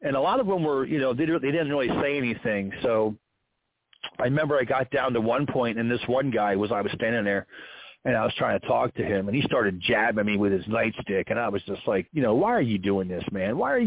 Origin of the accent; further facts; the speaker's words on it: United States; look, I'm an American, I'm a veteran, I love my country. I pay my tax. I'm a citizen.